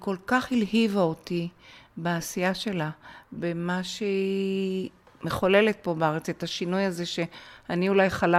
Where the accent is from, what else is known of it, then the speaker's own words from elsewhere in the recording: Ayelet HaShahar, Northern District, Israel; גדלתי בקיבוץ איילת השחר. אותו הקים הסבא שלי שעלה ב-1914 לישראל, וב-1917 הקים את קיבוץ איילת השחר.